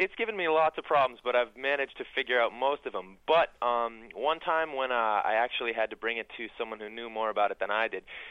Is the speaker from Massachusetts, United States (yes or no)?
yes; Northampton, Massachusetts, United States; I'm from Northampton, Massachusetts.